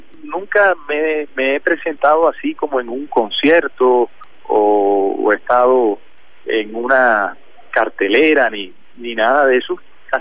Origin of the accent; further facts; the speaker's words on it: Colombia; me pareció que como colombiano, como ciudadano, debíamos aportar algo